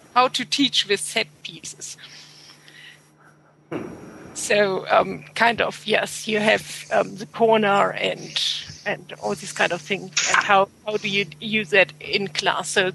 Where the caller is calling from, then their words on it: Basel, Basel-Stadt, Switzerland; I'm talking from Switzerland, from Basel